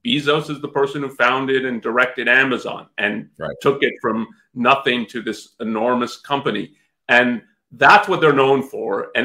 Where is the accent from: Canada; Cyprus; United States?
Canada; I was born in Canada, raised in Canada, but I'm, my parents are, one is from India and one's from Germany.